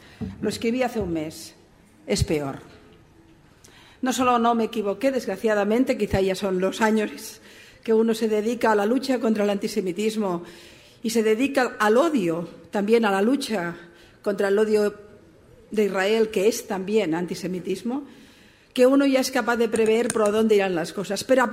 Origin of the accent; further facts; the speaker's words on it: Barcelona, Catalonia, Spain; Y yo vengo de Barcelona, mi ciudad